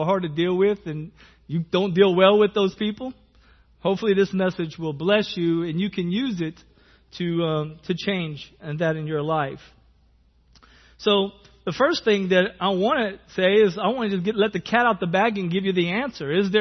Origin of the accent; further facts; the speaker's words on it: Lafayette, Louisiana, United States; accent: Cajun; I grew up in Lafayette. I've been there since I was 5 years old. And, just being there, I've picked up the accent and the food